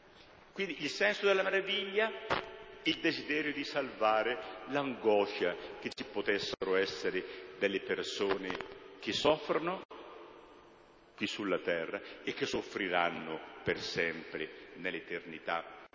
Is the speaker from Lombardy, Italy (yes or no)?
yes; Lombardy, Italy; E siccome i bergamaschi a quei tempi bestemmiavano molto, io pregavo molto, proprio per riparare a queste bestemmie.